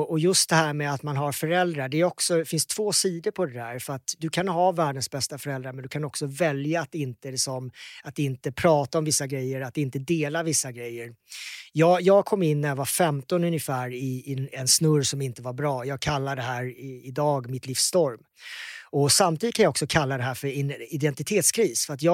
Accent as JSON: {"language": "Swedish", "town": "Karlshamn", "region": "Blekinge", "country": "Sweden", "tie": "born or raised there", "said": "jag växte upp i Karlshamn, en liten stad nere i södra Sverige. Och vi var inte jättemånga som såg annorlunda ut."}